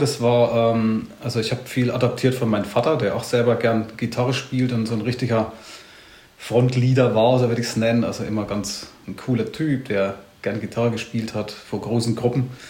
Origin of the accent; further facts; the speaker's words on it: Thuringia, Germany; wenn ich dann zum Menschen sage, wo kommst du eigentlich her? Ja, Landkreis Sonneberg